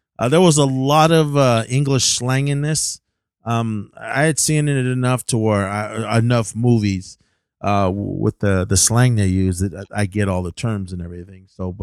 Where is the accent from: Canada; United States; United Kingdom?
United States; Oakland, California; Because for myself, growing up in Oakland, man, I had like a handful of buddies that I knew that were down for me